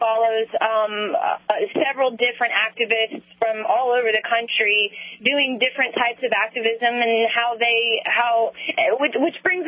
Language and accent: English; the South, United States; I'm challenging them because I am from the South. Like, I do nothing but Southern things.